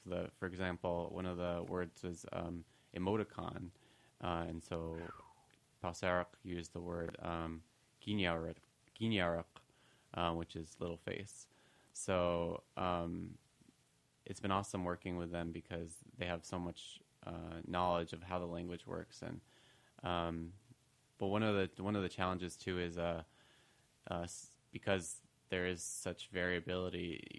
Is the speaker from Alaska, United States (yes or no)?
yes; Kotzebue, Alaska, United States; Well, I grew up in Kotzebue, and so I grew up around the language.